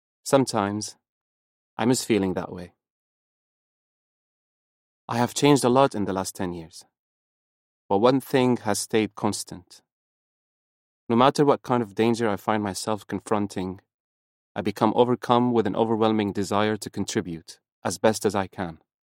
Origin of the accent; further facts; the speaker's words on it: Syria; before, in my home country of Syria, when things were changing quickly, falling apart.